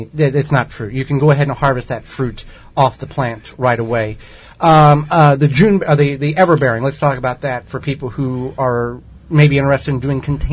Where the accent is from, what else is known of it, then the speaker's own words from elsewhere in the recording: Illinois, United States; he's still with us today, I'm from Southern Illinois, and he always brought blackberry cobbler.